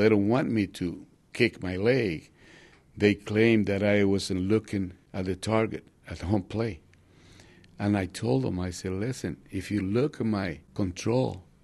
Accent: Monte Cristi, Dominican Republic; Well, at the beginning, I went to see a game in my hometown, Monte Cristi.

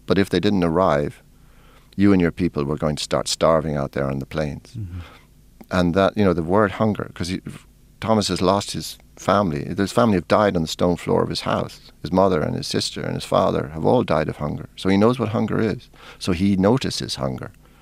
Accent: Ireland; because all that astonished me, you know, as Irish people. Only reading Irish history, sometimes we think we have the copyright on hunger.

